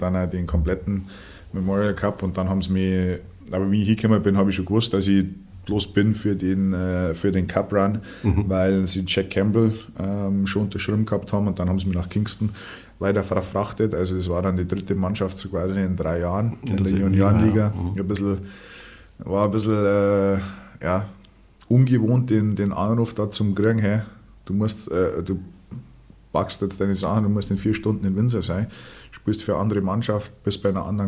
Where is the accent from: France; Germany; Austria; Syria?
Germany; Dann sage ich, nein, ich bin Deutscher. Und dann, wenn sie mir ein bisschen reden hören, dann kriegen sie es schon wieder. Dann hören sie den Akzent schon raus.